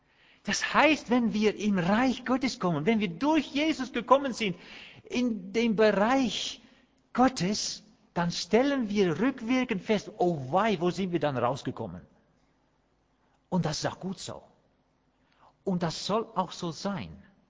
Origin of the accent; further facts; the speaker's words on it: Netherlands; German is a second language; moved away as an adult; now in Germany; Ich kann das von mir aus so sagen, ich bin ja Holländer.